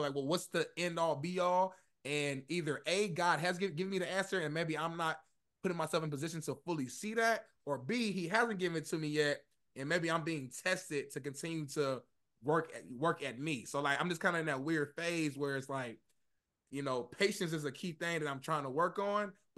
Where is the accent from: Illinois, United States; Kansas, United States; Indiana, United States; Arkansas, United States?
Indiana, United States; Indianapolis; moved away as an adult; now in Los Angeles, United States; You know, I'm from Indianapolis, Indiana, so not too far from you. Moved to LA about 6 years ago.